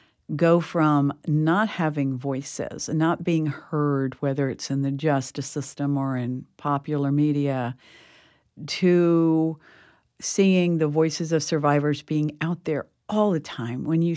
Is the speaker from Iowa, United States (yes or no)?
no; Fort Lauderdale, Florida, United States; I grew up in Fort Lauderdale. I grew up here in Florida, and I went to school through high school in Fort Lauderdale, St. Thomas Aquinas High School